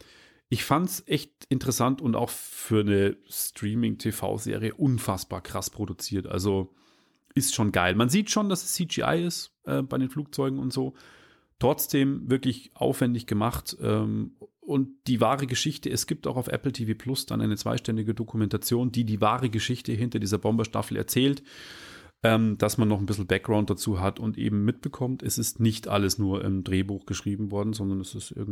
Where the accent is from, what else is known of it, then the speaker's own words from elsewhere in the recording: Regensburg, Bavaria, Germany; aus meiner Heimatstadt Regensburg gibt es eine Mission, die auch dort gebrieft wird.